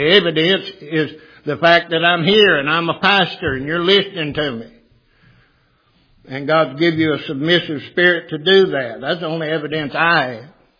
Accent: Ohio, United States; these local, where I was raised up in Ohio, the local Catholic churches

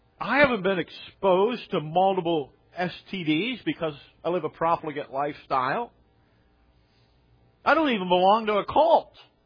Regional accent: United States; It is true, because I'm an American, I have a whole lot of freedoms that a lot of other people don't have.

